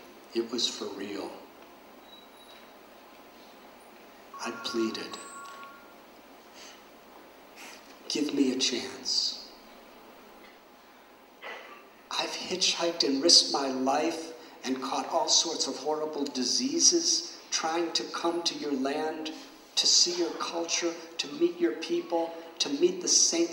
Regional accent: United States; born there; And I've been to the White House in America. And although I was born in America, I must honestly say that the President's Palace in India is much nicer.

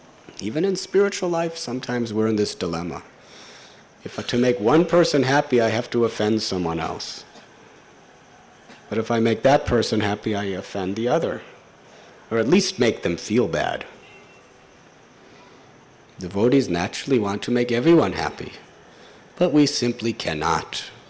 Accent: United States; born there; I was born in America and I lived there in 1972, and all of you from India have never been there.

